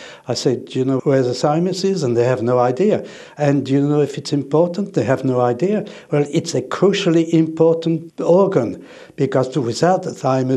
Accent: China; also born or lived in Nice, France / Switzerland; I was born in France, in Nice. We lived in China for quite a long time, and in between we lived in Switzerland. And we left China in 1941

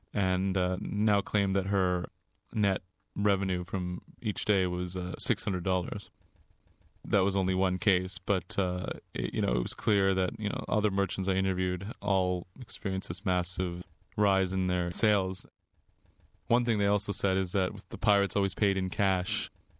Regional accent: Toronto, Ontario, Canada; which was run by actually a former Somali cab driver from my hometown, Toronto

